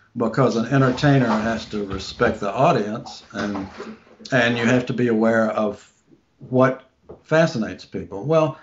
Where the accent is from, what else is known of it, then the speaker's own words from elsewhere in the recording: the South, United States; born there; So I can't leave the South in storytelling really because I was born there in the South.